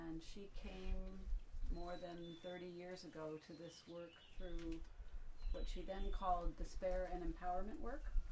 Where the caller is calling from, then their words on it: Port Townsend, Washington, United States; I'm coming from Port Townsend, Washington.